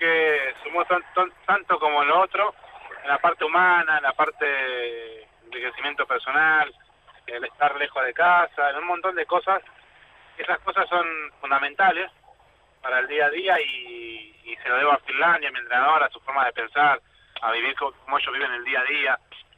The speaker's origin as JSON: {"language": "Spanish", "country": "Argentina", "said": "Somos todos tan argentinos"}